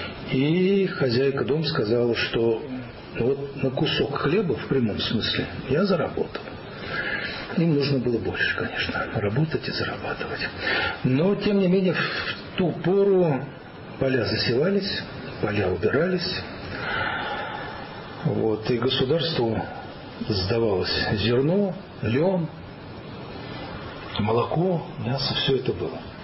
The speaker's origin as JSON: {"language": "Russian", "region": "Moscow", "country": "Russia", "said": "В деревню я попал в детстве, хотя я москвич."}